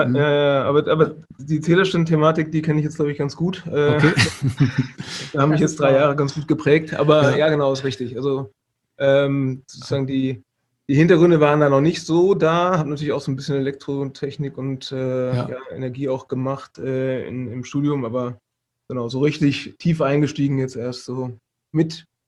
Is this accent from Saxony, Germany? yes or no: no; Hesse, Germany; Also ich komme aus dem Vordertaunus, also südlich von nördlich ist es, Entschuldigung, von Frankfurt, aus dem Hessischen. Hab dann studiert in Karlsruhe Wirtschaftsingenieurwesen.